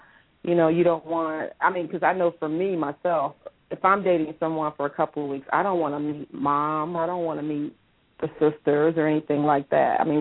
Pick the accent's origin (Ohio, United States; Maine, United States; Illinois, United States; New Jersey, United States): Illinois, United States; Peoria; now in Atlanta, United States; I am an artist and DJ manager. I'm also a youth counselor at the Boys and Girls Club. I'm originally from Peoria, Illinois. I reside in Atlanta, Georgia. I've been here for 14 years